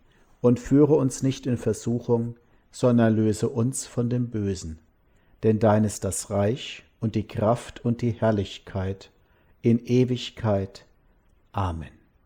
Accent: Mosbach, Baden-Württemberg, Germany; Auf dem Hartberg über meiner Heimatstadt Mosbach steht ein altes Wegkreuz

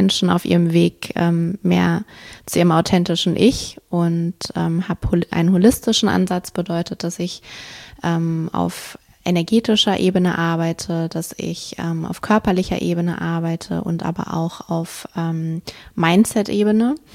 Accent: Hesse, Germany; also born or lived in Düsseldorf; ich komme aus Hessen, habe lange Zeit in Düsseldorf gelebt, aktuell wohnungslos

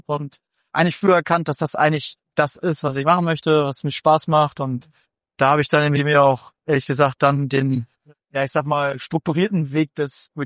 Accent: Lingen, Lower Saxony, Germany; ich komme ursprünglich aus Lingen im Emsland

